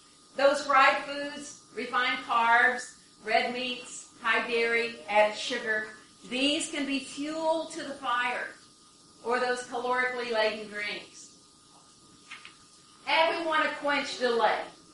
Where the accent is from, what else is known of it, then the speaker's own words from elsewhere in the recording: Michigan, United States; I'm from Michigan, and it's already getting fall there